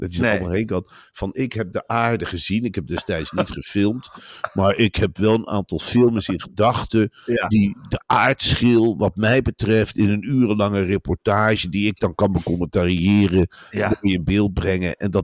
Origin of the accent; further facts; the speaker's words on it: Gelderland, Netherlands; Maar ik kom van de Veluwe, Gijs.